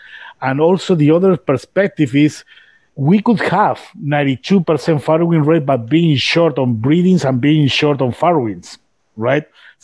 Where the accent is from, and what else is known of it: Spain; English is a second language; now in North America